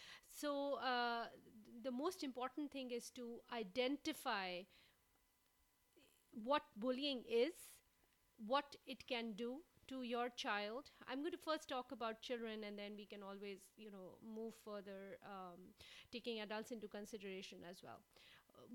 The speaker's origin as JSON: {"language": "English", "country": "Pakistan", "tie": "born or raised there", "said": "as a child, I was bullied as well in school. And growing up in Pakistan"}